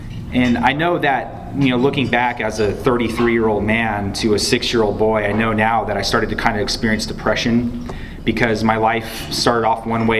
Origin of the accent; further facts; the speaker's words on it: Houston, Texas, United States; also born or lived in San Antonio; I was born in San Antonio, Texas in 1986. My family and I lived there for about 3 years when we moved to Houston. I was very young when I moved here